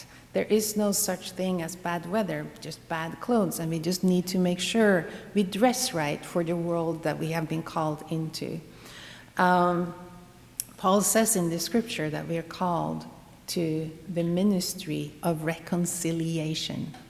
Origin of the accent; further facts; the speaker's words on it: Norway; I'm from Norway, and I come from a part in Norway that is particularly prone to rain and wind and quiet, nasty weather.